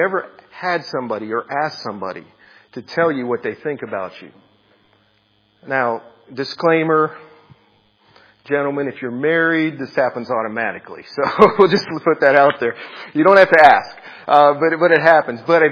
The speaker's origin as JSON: {"language": "English", "region": "Pennsylvania", "country": "United States", "tie": "born or raised there", "said": "You know, growing up in Pennsylvania, north of here, significantly north of about 2 hours or so, it was really cold all the time during this season."}